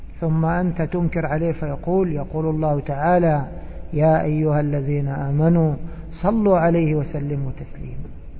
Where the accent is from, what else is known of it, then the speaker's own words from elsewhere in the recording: Egypt; وهي صورة مشهورة في بلادنا مصر